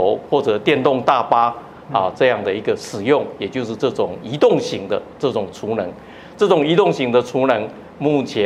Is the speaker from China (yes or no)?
no; Taiwan; 我想我们台湾人在那边的贡献那个足迹都可以找得出来